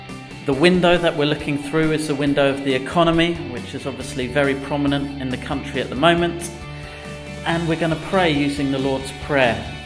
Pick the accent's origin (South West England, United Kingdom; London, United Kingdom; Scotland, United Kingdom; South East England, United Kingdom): London, United Kingdom; Sutton; moved away as an adult; I've got family back in the UK. I'm from Sutton in South London